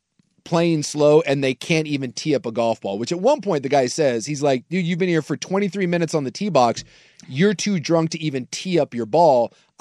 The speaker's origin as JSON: {"language": "English", "region": "Pacific Northwest", "country": "United States", "accent": "Pacific Northwest", "said": "They said my Pacific Northwest accent sounded proper."}